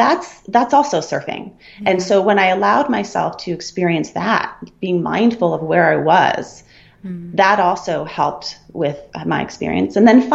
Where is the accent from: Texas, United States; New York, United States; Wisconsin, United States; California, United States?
California, United States; Santa Barbara; also born or lived in Colorado; And I grew up in Santa Barbara. I've lived here my whole life. I've never surfed.